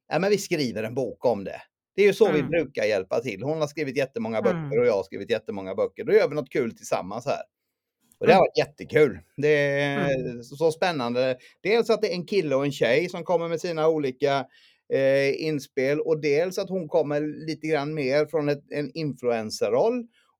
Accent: Sweden; Nej, jag kommer ner från västra Sverige. Bor i närheten av Göteborg

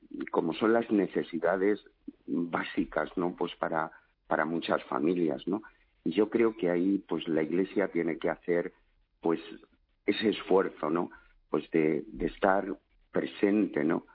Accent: Aranjuez, Community of Madrid, Spain; moved away as an adult; yo salí de Aranjuez hace 30 años de la parroquia del Espíritu Santo para ir al seminario de Madrid

